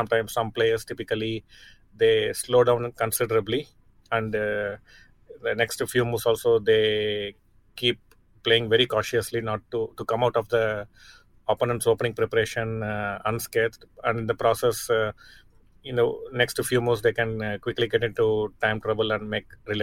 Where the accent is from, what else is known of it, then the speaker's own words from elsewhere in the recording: Chennai, Tamil Nadu, India; And it's going to happen in my hometown, Chennai.